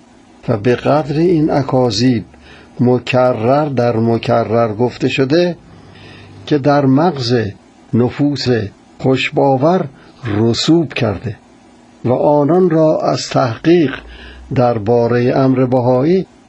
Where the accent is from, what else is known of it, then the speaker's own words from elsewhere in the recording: Iran; آیا ما که ایرانی هستیم نباید بدانیم